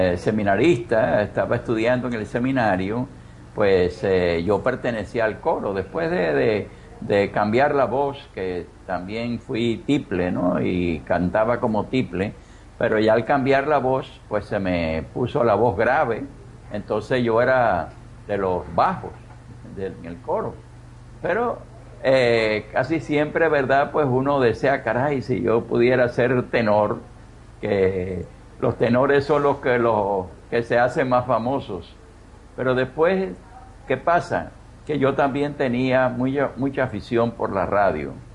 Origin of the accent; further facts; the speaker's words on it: Camagüey, Cuba; cuando iba a mi ciudad natal, a Camagüey, a pasarme las vacaciones con la familia